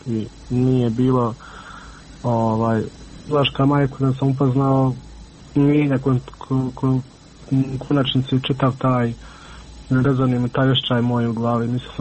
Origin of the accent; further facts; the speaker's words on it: Miljevina, Republika Srpska, Bosnia & Herzegovina; mi smo svi gore iz Miljevine.